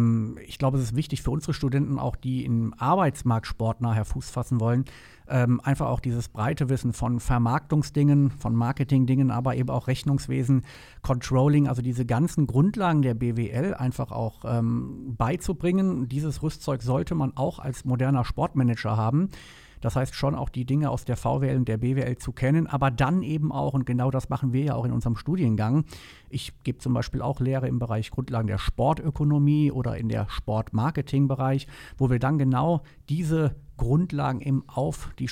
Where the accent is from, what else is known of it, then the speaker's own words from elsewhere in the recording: Rhineland-Palatinate, Germany; born there; Meine Familie kommt aus der Pfalz, das heißt, ich bin gebürtiger Pfälzer, lebe aber schon eigentlich mein ganzes Leben im Rheinland. Und die Leute, die mich kennen, sagen auch, dass ich vom Typ her ein Rheinländer bin, eine rheinländische Frohnatur. Ich sage immer mit pfälzischer Bodenständigkeit.